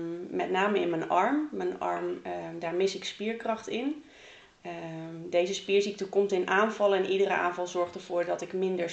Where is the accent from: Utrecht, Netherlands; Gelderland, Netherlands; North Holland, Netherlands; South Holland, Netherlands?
Utrecht, Netherlands; Zeist; born there; now in Ommen, Netherlands; Ik woon in Ommen. Geboren in Zeist.